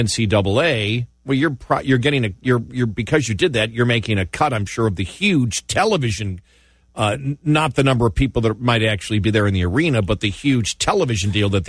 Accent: New York, United States; well, actually, no, I'm originally from New York

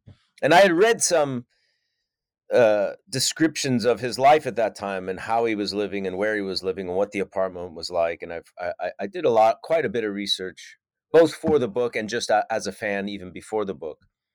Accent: Mount Vernon, New York, United States; I grew up in Mount Vernon, New York, which is

